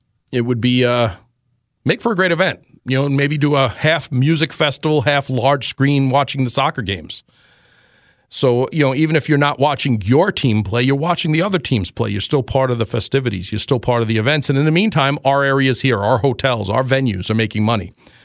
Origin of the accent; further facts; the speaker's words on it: Astoria, New York, United States; when I grew up in Astoria, Queens